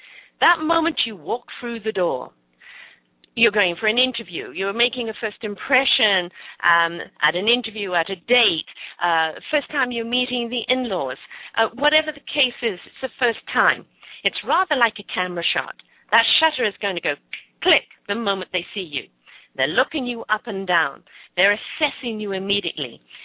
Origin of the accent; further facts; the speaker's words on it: United Kingdom; I have a natural handicap. I am British. Our humor is dry.